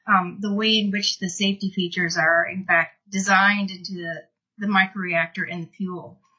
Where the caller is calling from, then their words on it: Minneapolis, Minnesota, United States; I am calling from Minneapolis, Minnesota.